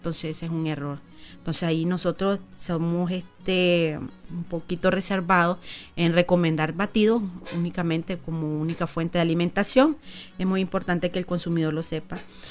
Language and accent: Spanish; Nicaragua; Como nicaragüenses no nos puede faltar el tomate